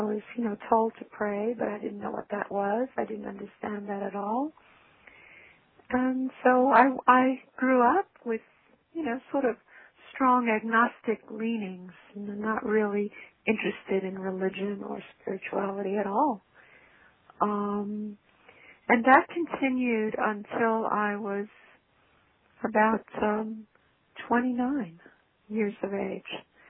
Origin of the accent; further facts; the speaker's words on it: New York City, New York, United States; when I was a small child, I grew up in New York City, in Brooklyn, New York City. And I was born into a Jewish family there, a rather poor Jewish family, actually.